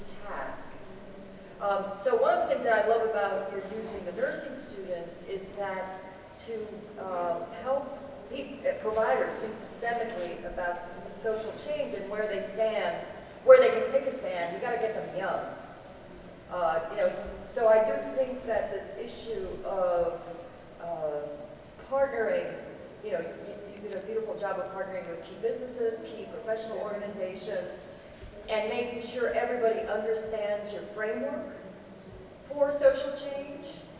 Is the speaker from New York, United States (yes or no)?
no; Boston, Massachusetts, United States; I come from Boston, where people know how to write grants, but they don't necessarily know how to solve problems.